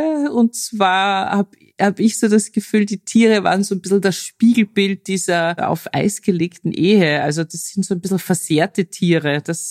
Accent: Austria; Noch dazu als Österreicherin

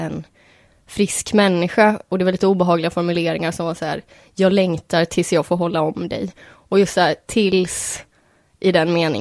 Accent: Gävle, Gävleborg County, Sweden; now in Malmö, Sweden; Jag tror det var en ganska bra plats att växa upp på. Men jag tycker också att det finns en sorts hårdhet i Gävle som kanske inte finns här i Malmö.

